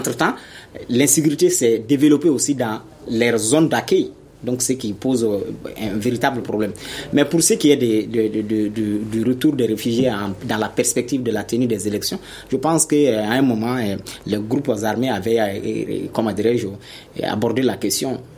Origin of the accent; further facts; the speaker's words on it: Kalaban Coro, Koulikoro, Mali; Moi, je suis de Kalabankoro, donc je vis cette situation-là.